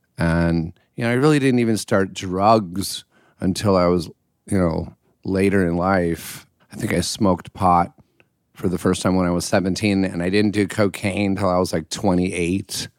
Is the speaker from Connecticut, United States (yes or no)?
yes; Connecticut, United States; also born or lived in Pennsylvania / Illinois; Connecticut, Pennsylvania, Illinois, just like the Midwest.